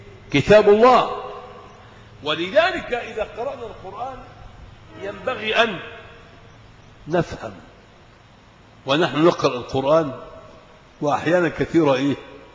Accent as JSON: {"language": "Arabic", "country": "Egypt", "said": "كشف الوجه كان يعد مذمة في قرانا، في قرى مصر قبل ثورة 52"}